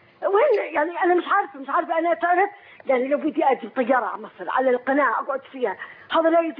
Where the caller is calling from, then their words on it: Jordan; أنا بحكي من الأردن، … من الأردن.